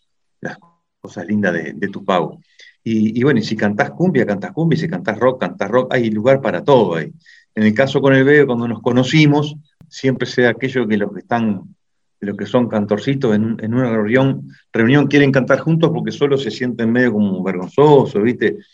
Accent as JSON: {"language": "Spanish", "town": "25 de Agosto", "region": "Florida", "country": "Uruguay", "tie": "born there", "said": "un pueblito, 25 de agosto, que es donde yo nací."}